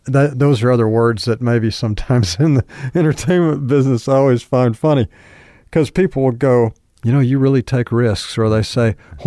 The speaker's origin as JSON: {"language": "English", "country": "United States", "said": "I'm an American actor."}